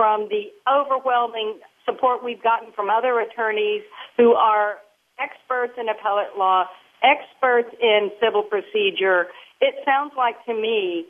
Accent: Texas, United States; I was born and raised in Texas, but I have practiced law other places

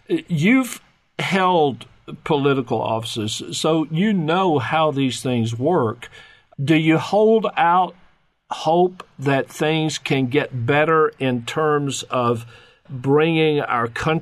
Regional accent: Tennessee, United States; when I was a child growing up in West Tennessee

